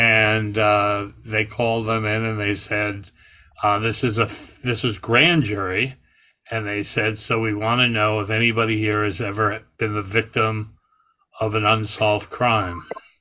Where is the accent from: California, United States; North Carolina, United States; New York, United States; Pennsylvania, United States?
New York, United States; We're all from New York. Scott's from New York, too.